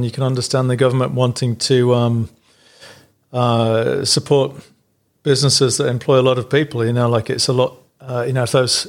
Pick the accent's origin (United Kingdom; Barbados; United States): United Kingdom; England; I'm, as you know, I'm from England